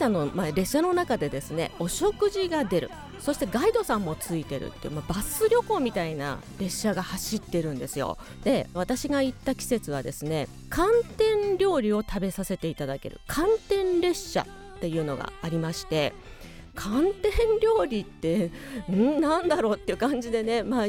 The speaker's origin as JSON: {"language": "Japanese", "region": "Aichi", "country": "Japan", "tie": "born or raised there", "said": "生まれも育ちも愛知県"}